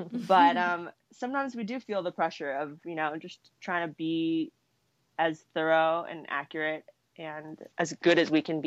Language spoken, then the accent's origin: English; Los Angeles, California, United States; I mean, the thing is, because I'm from Los Angeles, they are here often.